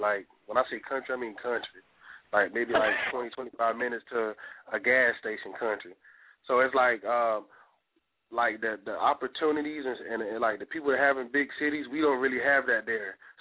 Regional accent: Carolina, United States; I'm from the Carolina, of course, but it's just, you know, we all different in our own ways. And I just want to let them know all about where we come from and how we do.

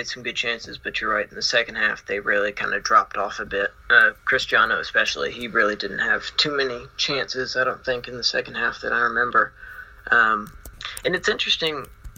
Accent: Atlanta, Georgia, United States; Yes, I am from the Georgias.

